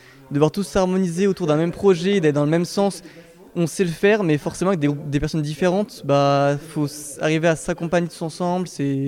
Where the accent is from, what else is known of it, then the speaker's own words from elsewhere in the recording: Saint-Étienne, Auvergne-Rhône-Alpes, France; je viens de Saint-Étienne de base